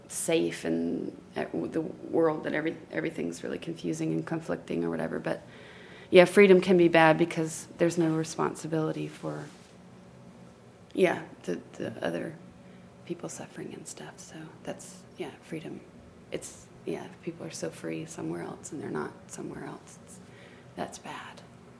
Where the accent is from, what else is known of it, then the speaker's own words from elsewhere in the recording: United States; being an American with the everything that's going on right now in my country or whatever.